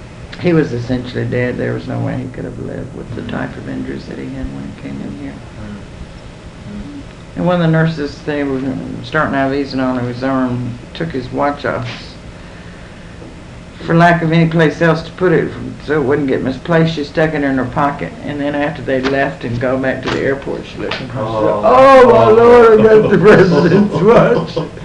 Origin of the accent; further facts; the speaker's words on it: North Carolina, United States; also born or lived in Miami; I originally came from Miami, and but I'm from North Carolina.